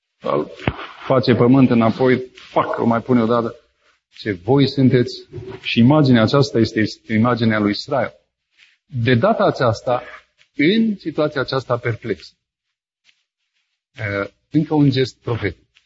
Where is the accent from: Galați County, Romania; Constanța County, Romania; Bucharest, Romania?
Bucharest, Romania; now in Moldova; Eu sunt în Moldova, am crescut la București